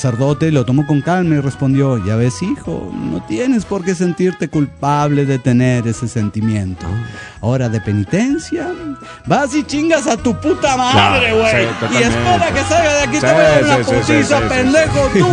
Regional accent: Mexico City, Mexico; del Distrito Federal Mexicano.

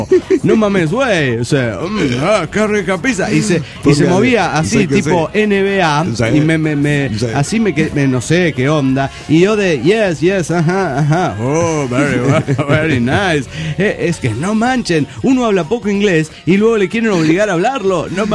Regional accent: Argentina; soy de Argentina.

